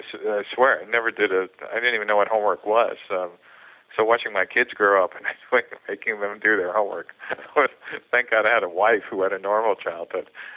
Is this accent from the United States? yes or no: yes; New York City, New York, United States; So I grew up in New York City.